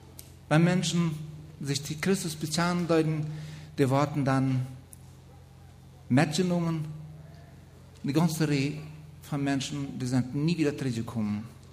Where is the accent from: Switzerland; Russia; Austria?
Russia; now in Germany; Ich komme aus Deutschland. Ursprünglich bin ich aus Russland gewandert. Vielleicht probiert meine Person. Ich bin 55 Jahre alt.